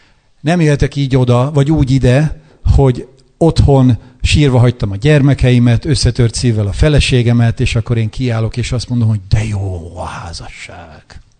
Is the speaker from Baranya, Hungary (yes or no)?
no; Győr-Moson-Sopron, Hungary; Ez a mi esküvői képünk a szülőfalomban, én a Szigetközből származom